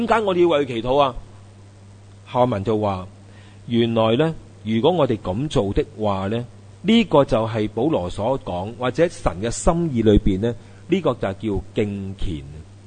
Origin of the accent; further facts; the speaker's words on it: China; 所以为什么当时呢，我们中国人呢，就我们叫多数写诗啊，诗情画意啊，因为我哋喺内陆啊